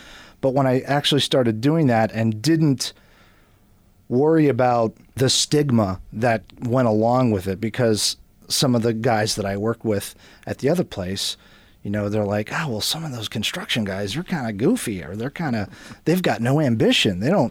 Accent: Florida, United States; I grew up in South Florida, so I was working in Miami.

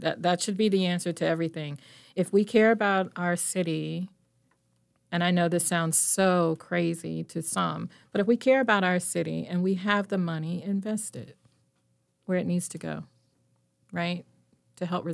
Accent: Winston-Salem, North Carolina, United States; I came from Winston-Salem. We had a bus that came every 15 to 20 minutes, so we could pretty much get all over the city.

